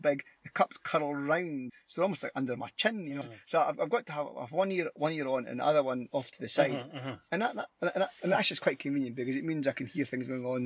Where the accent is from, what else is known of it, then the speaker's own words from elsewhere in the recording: Scotland, United Kingdom; accent: Scottish; It's my poor Scottish accent.